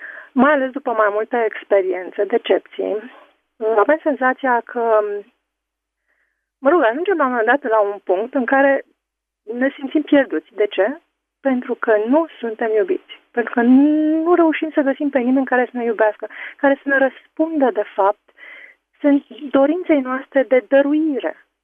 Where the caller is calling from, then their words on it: Bucharest, Romania; sunt din București.